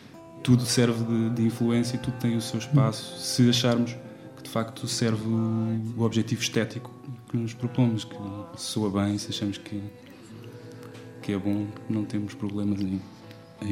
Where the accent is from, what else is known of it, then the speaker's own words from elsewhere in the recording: Portugal; Somos portugueses, fazemos parte do mundo.